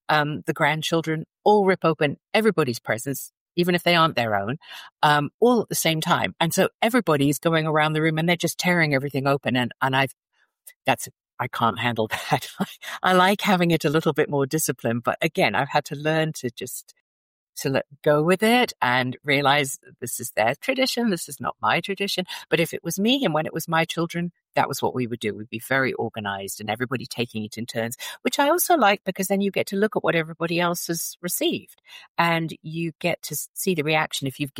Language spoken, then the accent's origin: English; London, United Kingdom; And there are some almshouses where I grew up in North London, and they were built in the 1600s.